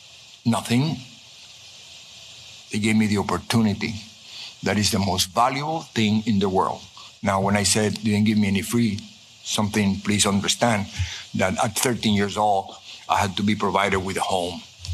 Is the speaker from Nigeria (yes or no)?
no; Cuba; now in United States; to tell him about I came from Cuba and all, blah, blah, blah.